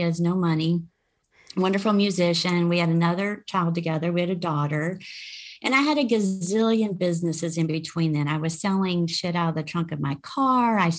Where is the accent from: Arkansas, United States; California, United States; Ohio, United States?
Arkansas, United States; Jonesboro; now in Dallas, United States; I live in Dallas, Texas, which is exciting. I grew up in Jonesboro, Arkansas, so I'm a Southern girl at heart.